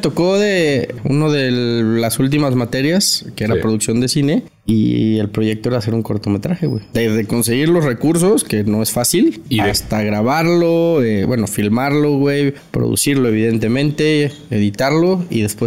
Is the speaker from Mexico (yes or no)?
yes; Querétaro, Mexico; Soy de Querétaro, sí.